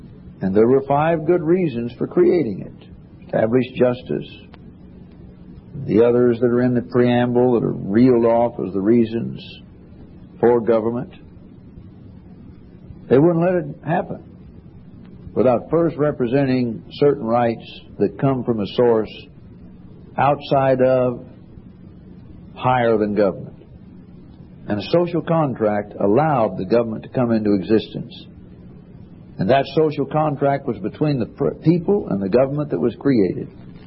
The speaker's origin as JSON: {"language": "English", "country": "United States", "tie": "born there", "said": "It's always made me very glad that I was born in the United States, because the United States is a unique country."}